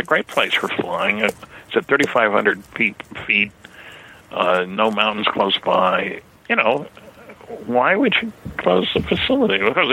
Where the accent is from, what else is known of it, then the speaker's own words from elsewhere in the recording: New Jersey, United States; Look, I grew up in New Jersey. There isn't anything in New Jersey that's 200 miles from where I grew up.